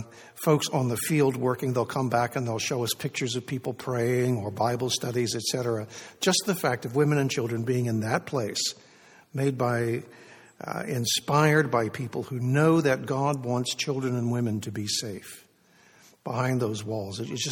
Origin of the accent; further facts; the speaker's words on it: United States; now in Canada; Well, I grew up in the States. I'm not sure what we have here in Canada.